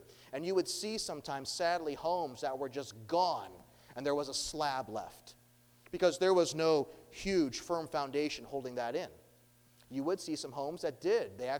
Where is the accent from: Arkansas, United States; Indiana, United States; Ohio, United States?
Ohio, United States; we came from Ohio, so different culture coming from Ohio to Georgia, different climate, different everything.